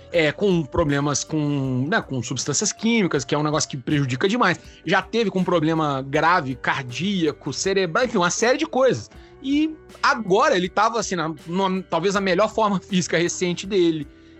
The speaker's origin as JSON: {"language": "Portuguese", "country": "Brazil", "said": "Eu falei, cara, eu vou tentar aproveitar que sou brasileiro aqui, né, e conseguir alguma coisa com isso."}